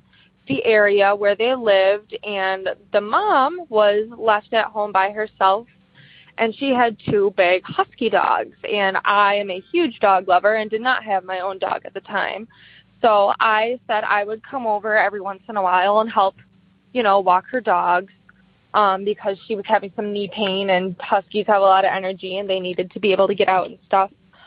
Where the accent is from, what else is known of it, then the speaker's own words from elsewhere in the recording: Wisconsin, United States; I am from Wisconsin.